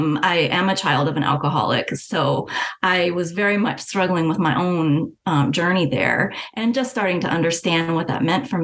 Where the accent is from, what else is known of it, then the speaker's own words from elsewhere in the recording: Virginia, United States; moved away as an adult; also born or lived in Boston / New England; Yeah, so I am originally from Virginia. I was born and raised here and went to college here.